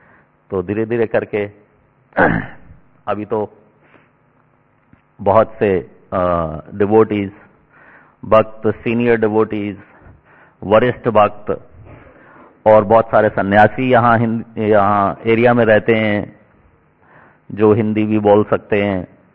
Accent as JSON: {"language": "Hindi", "region": "Delhi", "country": "India", "moved": "yes", "lives_now": "Vancouver, Canada", "said": "मैं दिल्ली का रहने वाला हूं। पिछले 26 साल से वैंकूवर कनाडा में रहता हूं।"}